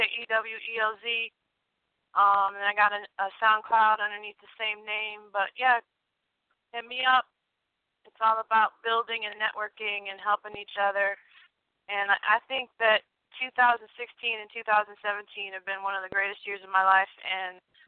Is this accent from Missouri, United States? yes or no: no; Detroit, Michigan, United States; born there; I was born in Detroit, so I got to give a shout-out to my hometown, my birth town.